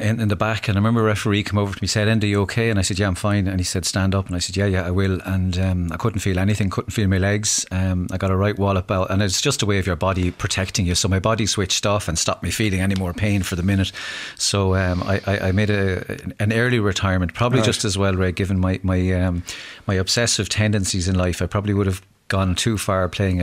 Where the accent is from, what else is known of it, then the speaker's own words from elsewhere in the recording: Dunlavin, Leinster, Ireland; also born or lived in Mullingar; But yeah, back in Dunlavin, my parents moved there in 1972. We moved from Mullingar.